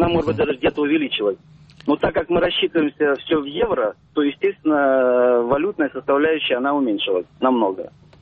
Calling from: Moscow, Russia; Добрый день

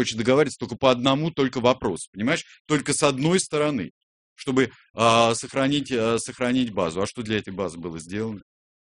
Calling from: Turkey; Вы знаете, я звоню из Турции.

